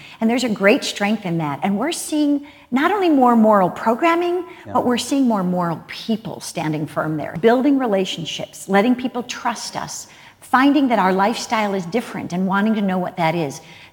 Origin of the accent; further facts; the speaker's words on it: Chicago, Illinois, United States; moved away as an adult; I came from Chicago to go to school at USC and became a Christian in college